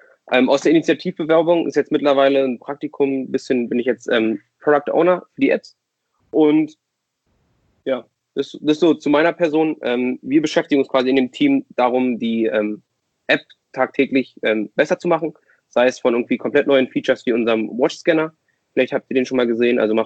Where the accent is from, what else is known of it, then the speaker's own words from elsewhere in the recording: Berlin, Germany; Ich bin geboren in Berlin. Aufgewachsen und geboren in Berlin.